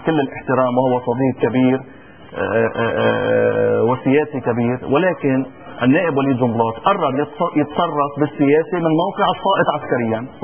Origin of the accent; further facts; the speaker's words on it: Lebanon; لما كل انت لبناني وانا لبناني